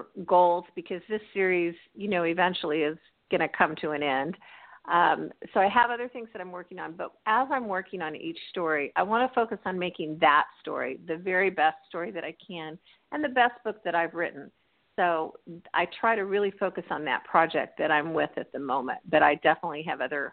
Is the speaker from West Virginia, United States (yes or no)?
no; Arizona, United States; is an Arizona treat, and I am from Arizona, so it was regional.